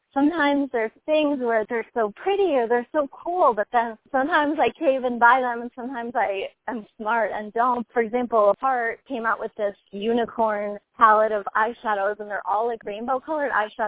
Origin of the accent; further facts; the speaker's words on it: Florida, United States; we grew up in Florida and we thought it was cool to just lay outside and like rub baby oil on ourselves for like 8 hours.